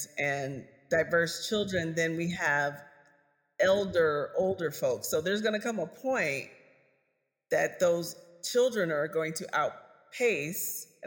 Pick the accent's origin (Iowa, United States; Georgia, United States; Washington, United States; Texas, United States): Iowa, United States; now in Minnesota, United States; So I'm not Minnesotan by birth. I've lived here for 25 years. I'm Midwest, right? I came from Iowa.